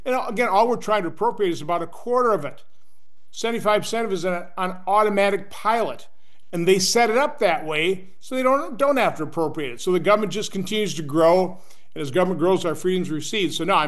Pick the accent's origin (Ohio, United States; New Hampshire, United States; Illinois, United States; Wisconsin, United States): Wisconsin, United States; Oshkosh; now in Washington, United States; I'm an accountant from Oshkosh, Wisconsin, came here and never ran for office. All of a sudden here in Washington, D.C., and this is a bubble.